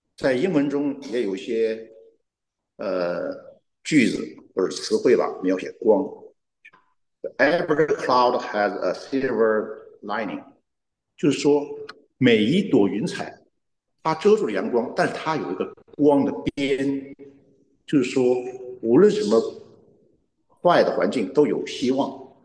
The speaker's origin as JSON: {"language": "Chinese", "country": "China", "said": "我们都是中国人。"}